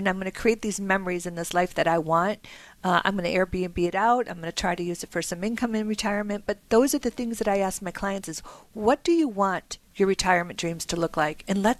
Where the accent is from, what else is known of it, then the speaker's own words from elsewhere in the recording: Midwest, United States; I'm from the Midwest. I know exactly what I'm talking about.